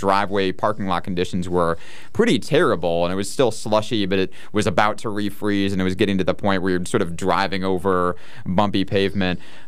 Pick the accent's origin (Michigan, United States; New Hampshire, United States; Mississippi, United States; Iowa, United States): Michigan, United States; I grew up in Michigan